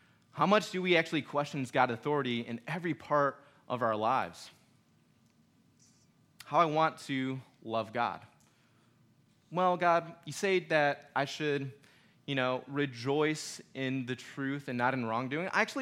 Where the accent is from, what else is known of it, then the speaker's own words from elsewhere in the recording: United States; Like, you know, I'm American. I have my privileges.